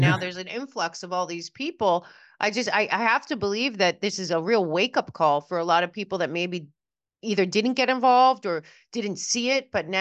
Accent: New York, United States; Like I said, I come from New York City, so I know that very well.

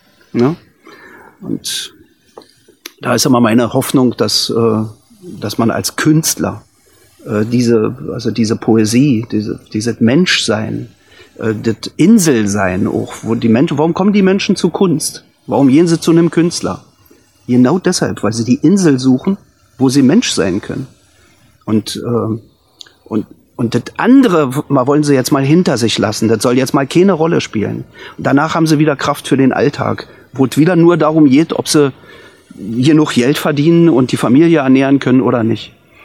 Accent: Germany; weil sie gemerkt hat, ich bin nicht von Russland. Und ich habe dann gesagt, aus Deutschland.

